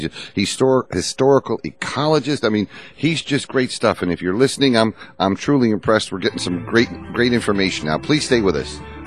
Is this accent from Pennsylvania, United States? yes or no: yes; Pennsylvania, United States; I can think of a doctor here in my home state of Pennsylvania